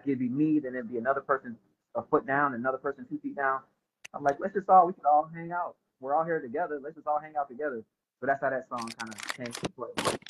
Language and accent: English; Okinawa, Japan; also born or lived in Jacksonville, United States / Chicago, United States; So, no, I was born in North Carolina, actually. Jacksonville, North Carolina, you know. I grew up in Okinawa, Japan, most of my childhood.